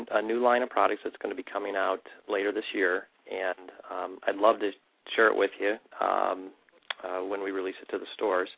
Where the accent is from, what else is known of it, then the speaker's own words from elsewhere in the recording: United States; I mean, we're Americans. We like, and I'm not from Texas, but we do like to have healthy portions.